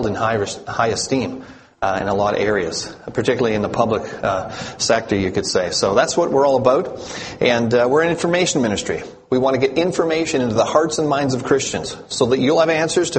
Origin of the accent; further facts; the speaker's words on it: Canada; You know, I am from Canada. I have been here for a couple days.